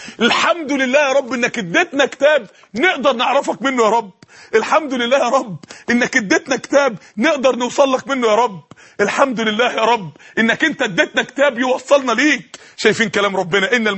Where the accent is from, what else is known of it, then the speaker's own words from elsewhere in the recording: Egypt; يعني ايام ما كانت عندنا في مصر البنتاجون طلعت